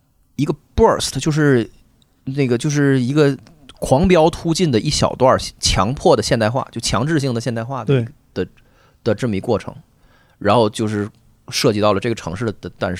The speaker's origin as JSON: {"language": "Chinese", "region": "Northeast China", "country": "China", "said": "就是你作为一个东北人对东北的了解是如此的浅薄的时候"}